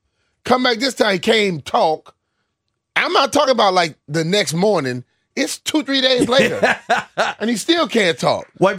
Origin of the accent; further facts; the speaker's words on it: Louisiana, United States; I grew up in Louisiana. True. There was a million hurricanes. Never got in the water.